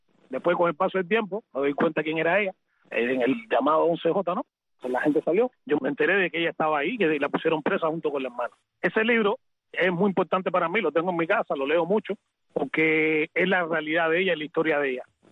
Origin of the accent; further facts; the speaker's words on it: Cuba; moved away; de mi pueblo, de la Cuba